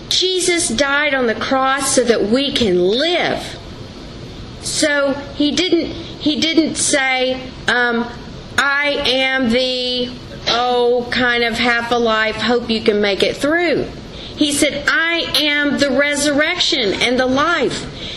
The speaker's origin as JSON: {"language": "English", "town": "Longview", "region": "Texas", "country": "United States", "said": "And I love that because I'm from Longview, Texas."}